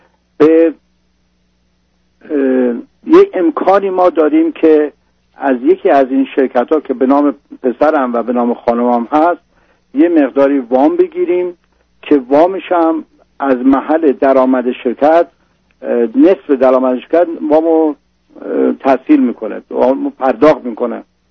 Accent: Iran; moved away; ما حدود 30 سال پیش از ایران اومدیم بدون اینکه هیچی داشته باشیم

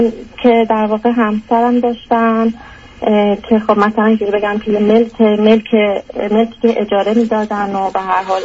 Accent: Iran; moved away as an adult; 3 سالم هست که از ایران اومدم بیرون و به عنوان دانشجو اومدم و با همسرم هم اومدم

